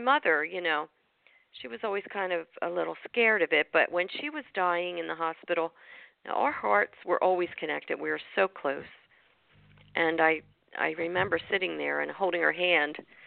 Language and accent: English; Barrington, New Jersey, United States; And so we got to talking, and he was from Haddon Heights, I'm from Barrington.